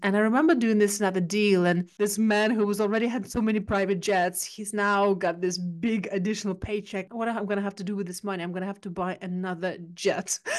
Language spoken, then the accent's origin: English; Siberia, Russia; I was brought up in Siberian part of Russia during communism time.